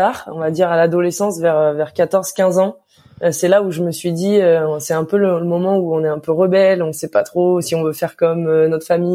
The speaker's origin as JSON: {"language": "French", "town": "Lyon", "region": "Auvergne-Rhône-Alpes", "country": "France", "said": "c'est que je viens de Lyon et ma machine était sur Lyon"}